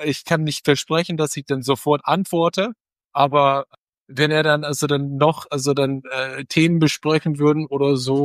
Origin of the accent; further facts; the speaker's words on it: United States; German is a second language; now in Poland; also wo ich herkomme, aus den Vereinigten Staaten